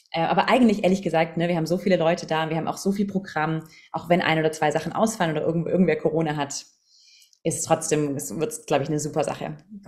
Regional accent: Southern Germany, Germany; also born or lived in London; ich bin aus dem Süden von Deutschland, eigentlich Chemikerin.

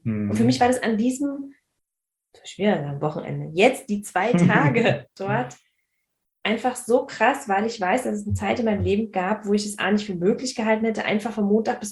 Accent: Berlin, Germany; ich bin in Marzahn aufgewachsen.

